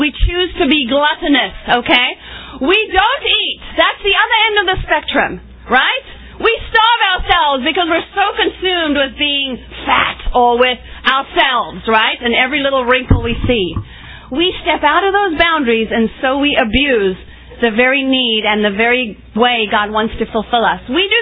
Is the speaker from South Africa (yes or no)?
yes; South Africa; Growing up in South Africa, I was so grateful.